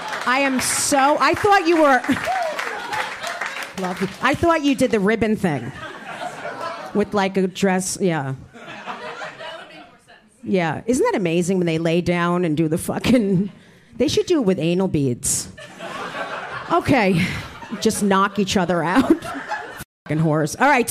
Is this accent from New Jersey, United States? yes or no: yes; New Jersey, United States; I'm from Jersey, too.